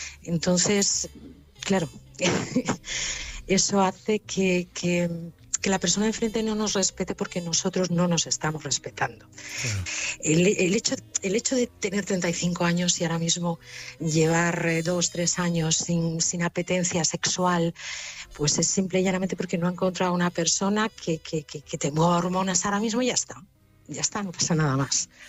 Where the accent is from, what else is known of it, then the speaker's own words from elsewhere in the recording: Madrid, Community of Madrid, Spain; also born or lived in Málaga; Sí, soy española, de Madrid además, y lo que pasa es que los últimos 20 años los pasé por Málaga, por aquella zona, pero sí, española